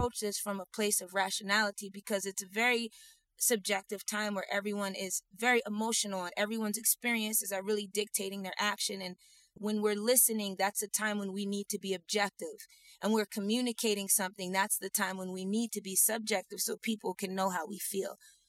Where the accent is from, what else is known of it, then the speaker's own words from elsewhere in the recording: United States; You know, I go overseas and everyone ascribes my characteristics to the fact that I'm American.